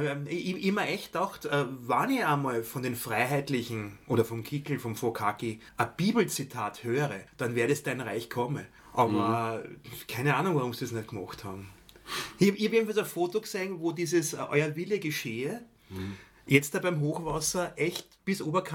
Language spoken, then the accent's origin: German; Stockerau, Lower Austria, Austria; dass meine Heimatstadt Stockerau gefallen ist